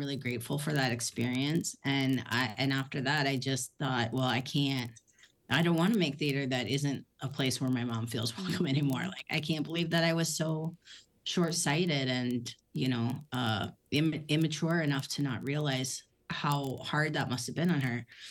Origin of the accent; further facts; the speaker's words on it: South Dakota, United States; But how I got started, I grew up in South Dakota and was in a really small town.